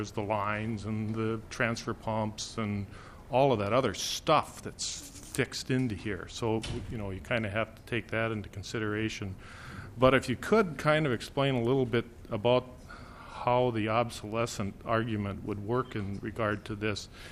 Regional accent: Clearbrook, Minnesota, United States; I'm from Clearbrook, and you are a good neighbor

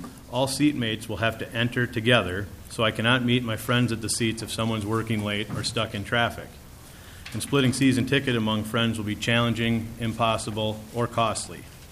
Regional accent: Lee Center, Minnesota, United States; I'm from Lee Center, Minnesota.

